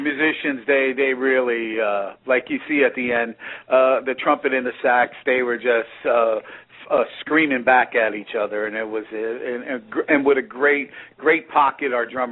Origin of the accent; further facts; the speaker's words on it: New Haven, Connecticut, United States; We grew up from in New Haven, Connecticut, which is a very multicultural city, and you have all sorts of music.